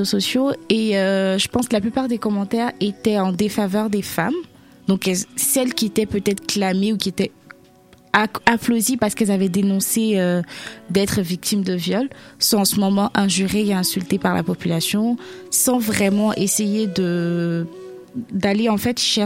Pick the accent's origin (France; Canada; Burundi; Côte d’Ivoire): Côte d’Ivoire; Je suis originaire de la Côte d'Ivoire.